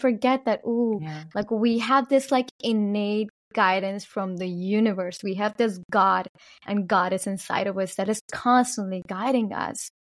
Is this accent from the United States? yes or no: no; Pakistan; I was born and raised in Pakistan, so I didn't grow up in a free land.